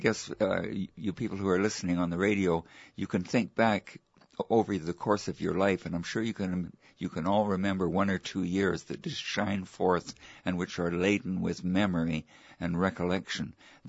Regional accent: Vancouver, British Columbia, Canada; born there; My background, I was born in 1940 in Vancouver.

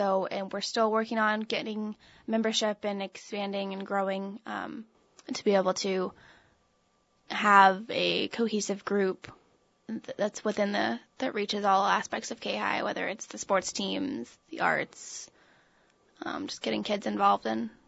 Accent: Ketchikan, Alaska, United States; I'm serving with the Ketchikan Wellness Coalition. I'm actually from Ketchikan, so I didn't have to do much traveling to get here.

